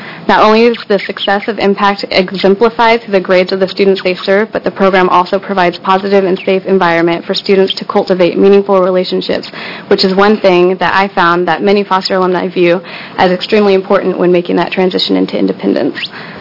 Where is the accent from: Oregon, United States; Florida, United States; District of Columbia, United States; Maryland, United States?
Oregon, United States; For the record … I grew up in the Oregon foster care system as well.